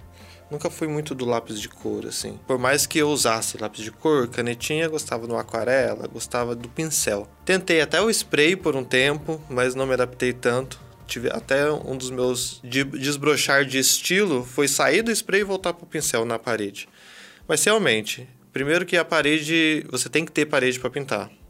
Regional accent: Salesópolis, São Paulo, Brazil; Eu sou do estado de São Paulo. Já visitei, assim, o trânsito entre a capital e tal, mas nasci em Salesópolis, que é uma cidadezinha pequenininha, onde nasce o Rio Tietê, um dos rios mais importantes do estado.

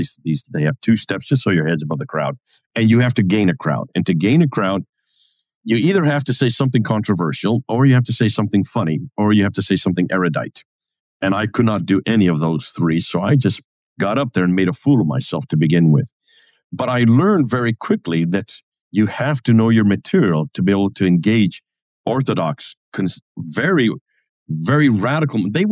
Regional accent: India; I was born in India. My parents were missionaries. My grandparents were missionaries. I come from a long line of missionaries. My family has been in India since 1913, still there.

